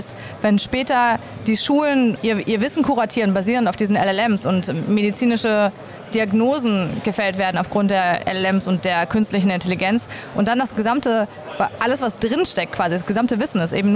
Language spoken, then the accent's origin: German; Hamburg, Germany; Das ist ein bisschen kleiner fast als meine Heimatstadt Hamburg